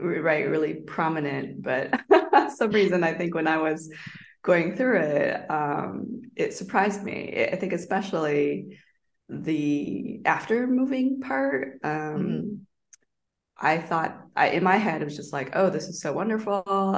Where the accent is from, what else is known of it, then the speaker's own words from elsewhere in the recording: Canada; also born or lived in United States; now in Taiwan; as you mentioned, and I was born in Taiwan, immigrated to Canada when I was little, and then was educated in the States since grad school